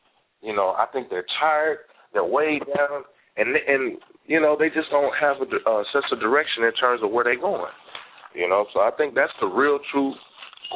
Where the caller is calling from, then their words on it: Arlington, Texas, United States; I'm calling from Arlington, Texas.